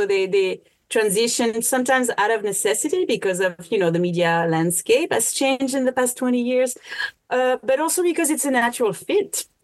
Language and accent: English; Lyon, Auvergne-Rhône-Alpes, France; first language French; English is a second language; I'm still learning English, but I'm a native. So I'm French. I was born in France, grew up in Lyon.